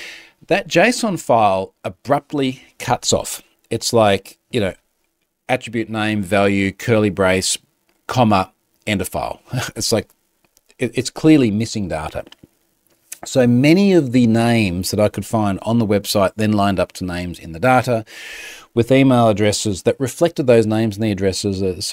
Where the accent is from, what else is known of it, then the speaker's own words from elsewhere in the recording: Australia; as an Australian, but I think as pretty much anyone not in North America